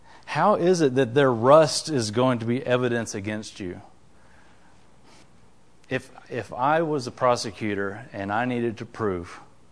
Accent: United States; We realize, I mean, just being an American, we're rich compared to the whole world.

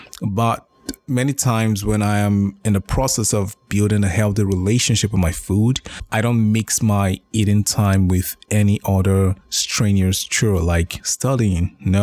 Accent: Nigeria; I'm from Nigeria originally

